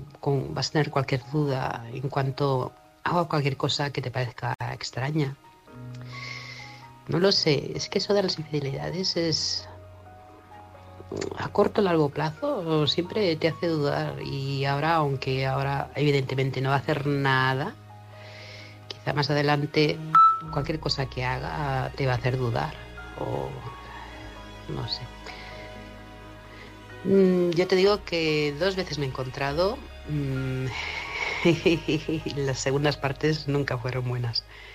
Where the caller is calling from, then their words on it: Manresa, Catalonia, Spain; corresponsal de Manresa, Barcelona.